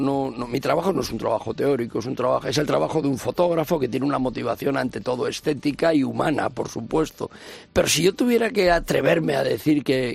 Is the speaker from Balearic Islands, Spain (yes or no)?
no; Madrid, Community of Madrid, Spain; yo nazco en Madrid, pero soy como tantos madrileños, descendiente de familias que vienen del mundo campesino y además, en mi caso, muy distantes, del norte por parte de padre y del sur por parte de madre.